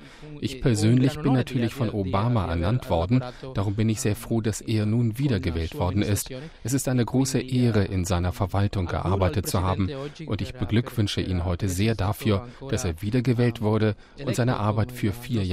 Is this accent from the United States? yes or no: yes; United States; Als Amerikaner bin ich heute sehr stolz, mit den anderen Amerikanern diese große Nation und diesen demokratischen Prozess zu teilen.